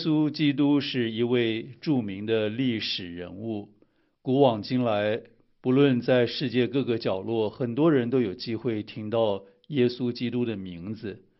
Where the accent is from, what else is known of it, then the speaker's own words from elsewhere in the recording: China; 换句话说，为什么今天我们中国人需要信耶稣？